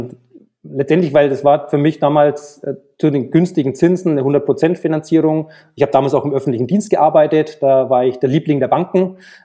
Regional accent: Bavaria, Germany; ich bin dann eben 2016 zurück in meine alte Heimat nach Franken gezogen wohne jetzt eben hier in Erlangen.

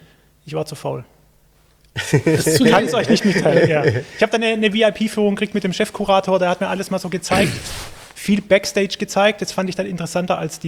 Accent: Southern Germany, Germany; accent: Swabian; Komme aus dem süddeutschen Raum, deswegen, ich hoffe, ihr ertragt alle meinen leicht schwäbischen Akzent.

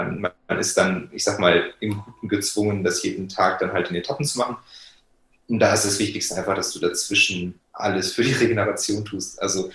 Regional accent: Bonn, North Rhine-Westphalia, Germany; Der ging in meiner Heimat in Bonn in Deutschland über 71 Kilometer über einen Fernwanderweg.

